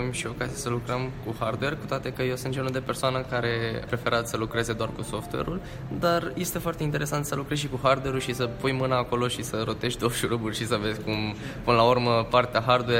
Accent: Constanța, Constanța County, Romania; sunt de la Liceul Ovidius Teoretic Constanța, din Constanța, desigur. Clasa 12 intru acum.

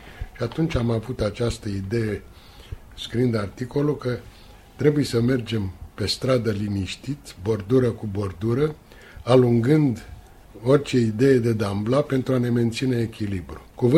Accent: Bucharest, Romania; mă agită și pe mine ca un bucureștean onest, cum încerc să fiu.

